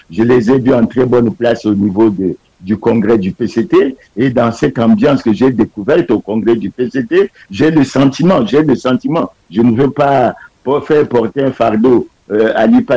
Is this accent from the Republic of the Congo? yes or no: yes; Republic of the Congo; Je suis des Congolais qui pensent que le président Denis Sassou Nguesso et le Parti Congolais du Travail ont lamentablement échoué.